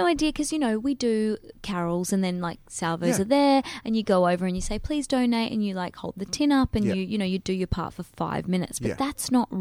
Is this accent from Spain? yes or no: no; Perth, Western Australia, Australia; So that one's called … that's all about Perth and my hometown.